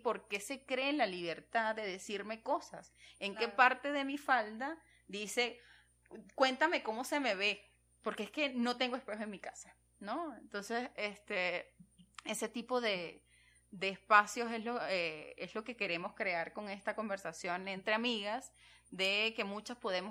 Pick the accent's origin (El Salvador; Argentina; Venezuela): Venezuela; soy venezolana, para los que no recordaban, ay